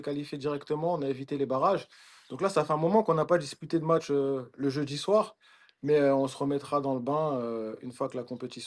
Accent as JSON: {"language": "French", "town": "Paris", "region": "Île-de-France", "country": "France", "said": "je suis parisien"}